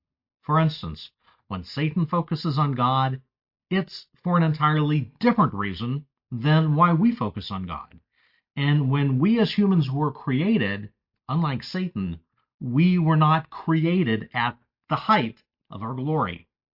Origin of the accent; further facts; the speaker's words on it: El Paso, Texas, United States; in my hometown of El Paso, Texas